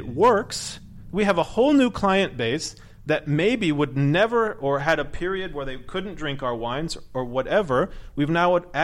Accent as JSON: {"language": "English", "town": "Tucson", "region": "Arizona", "country": "United States", "said": "No, don't say that. I'm from Tucson."}